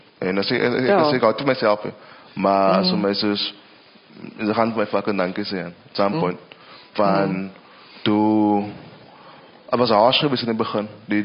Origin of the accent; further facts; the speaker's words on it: Western Cape, South Africa; accent: Kaaps; first language Kaaps; dit is my moedertaal, my kaps, ek is lief vir my kaps